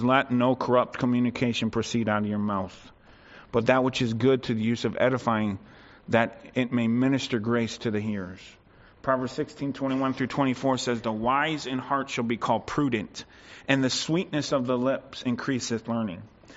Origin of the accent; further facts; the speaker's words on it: United States; born there; I was born in America. I get that statement very well.